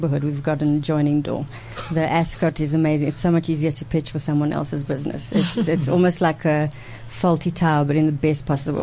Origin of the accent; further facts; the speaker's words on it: Durban, KwaZulu-Natal, South Africa; We've known each other since age 7, growing up in Durban.